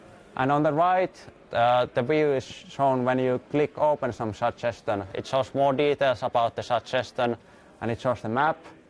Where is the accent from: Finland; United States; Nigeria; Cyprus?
Finland; I'm from Finland, as said